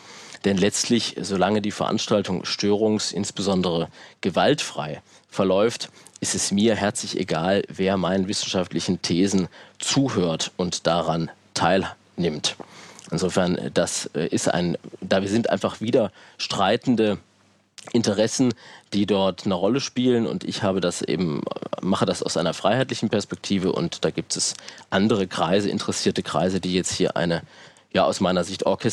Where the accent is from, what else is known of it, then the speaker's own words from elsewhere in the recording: Plauen, Saxony, Germany; born there; meiner Geburtsstadt Plauen im sächsischen Vogtland